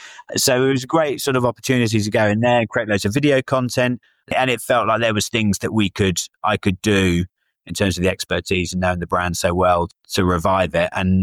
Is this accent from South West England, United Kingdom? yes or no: yes; Salisbury, South West England, United Kingdom; moved away as an adult; also born or lived in London; Back in my hometown down in Salisbury in Wiltshire. So then I moved to London and I moved without a job